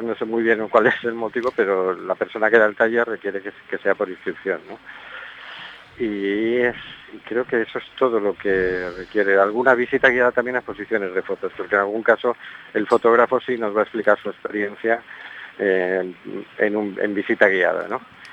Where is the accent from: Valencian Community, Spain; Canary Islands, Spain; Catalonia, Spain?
Valencian Community, Spain; Valencia; born there; now in A Coruña, Spain; yo nací en Valencia, hijo de un manchego y de una vasca. Así que de alguna forma ya desde pequeñito viví lo que es el desarraigo y tenía esa sensibilidad latente. Luego cuando vine a vivir a Coruña, llevo aquí más de casi 30 años